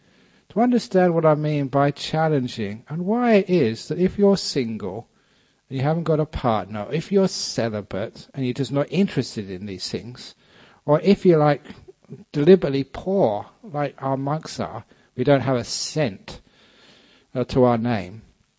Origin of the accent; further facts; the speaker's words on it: England, United Kingdom; However, maybe it was because that I come from England. And England is a well-known home of eccentrics.